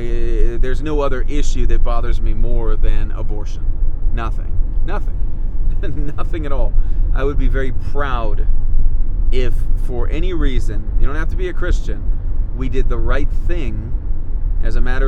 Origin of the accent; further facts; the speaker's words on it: United States; And for once, maybe in a long time, I will feel some sense of pride as being an American.